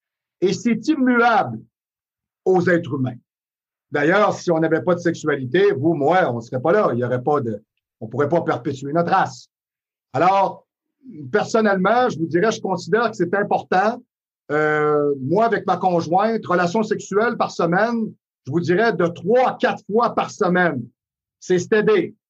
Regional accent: Quebec, Canada; Ici, au Québec, on est des Nordiques.

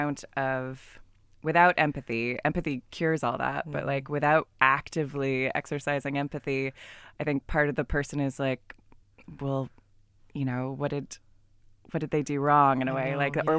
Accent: California, United States; well, there's definitely more of a culture in the US of like, or I'm from California, which I think even more so, everyone's like, everything's fine.

